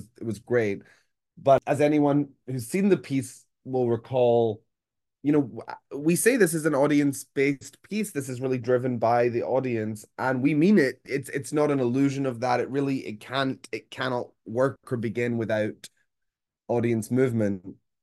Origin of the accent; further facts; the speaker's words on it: Glasgow, Scotland, United Kingdom; Glasgow, my hometown in Scotland, has a really strong history of working class political theatre.